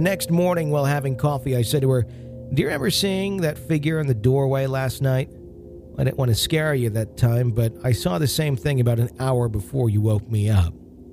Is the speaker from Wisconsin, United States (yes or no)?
yes; Wisconsin, United States; But there's a newspaper from my home state of Wisconsin, from where my grandparents are from, in Black River Falls.